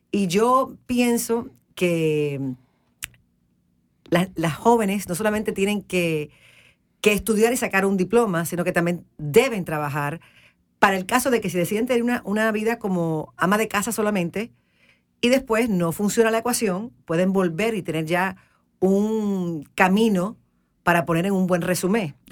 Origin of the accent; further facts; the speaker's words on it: Puerto Rico; now in United States; Yo crecí con subtítulos en Puerto Rico.